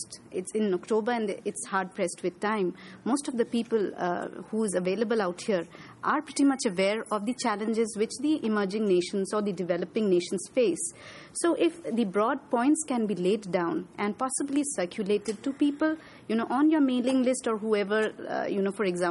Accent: India; I am a fellow from India.

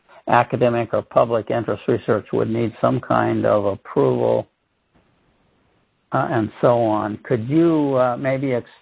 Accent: California, United States; Sorry about the digression, but it was in the chat, so I, being a Californian, I couldn't help but comment.

